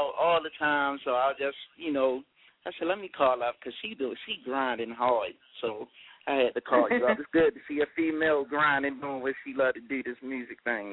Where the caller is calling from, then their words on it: Baltimore, Maryland, United States; Baltimore, Maryland.